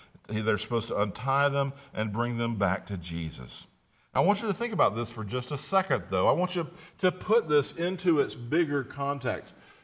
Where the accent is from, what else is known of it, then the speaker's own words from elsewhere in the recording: Mississippi, United States; You know, I grew up in Mississippi. My grandfather was a cotton farmer.